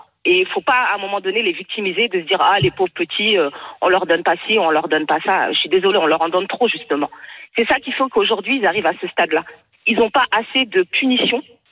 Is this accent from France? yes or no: yes; Mantes-la-Jolie, Île-de-France, France; j'ai 40 ans, je vais avoir 40 ans aujourd'hui. Pourquoi aujourd'hui, j'ai grandi à Mantes-la-Jolie?